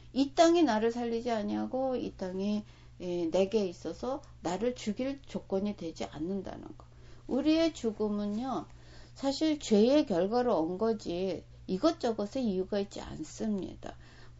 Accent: South Korea; 한국에서 이렇게 사계를 맞으면서 그 태어나서 자라서 그리고 정말 뼈가 굵어진 그런 곳인데도

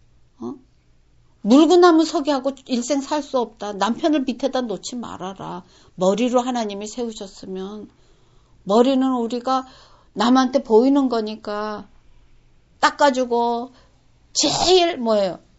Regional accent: South Korea; 외국인 속에서 나는 한국 사람이에요. 내 나라는 한국이라고 하는 것이 되면

